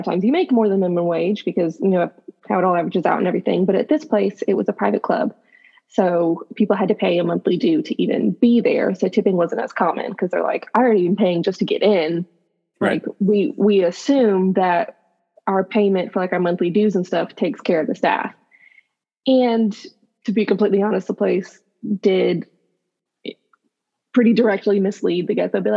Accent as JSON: {"language": "English", "town": "Dahlonega", "region": "Georgia", "country": "United States", "said": "I'm from Dahlonega, Georgia, which is like a mountain town, like kind of backwoods, little hick."}